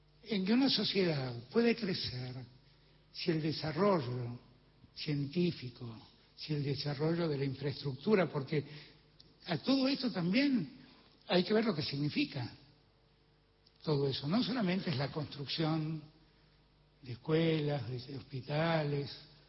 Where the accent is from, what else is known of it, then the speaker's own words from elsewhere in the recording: Argentina; Eso somos los argentinos y las argentinas.